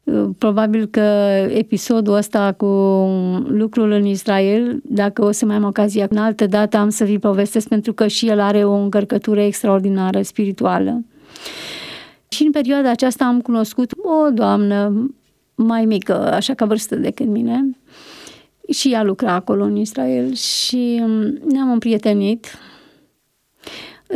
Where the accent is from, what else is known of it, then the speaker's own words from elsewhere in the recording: Băicoi, Prahova, Romania; a venit și la Băicoi, acolo de unde sunt eu, de unde locuiam atunci.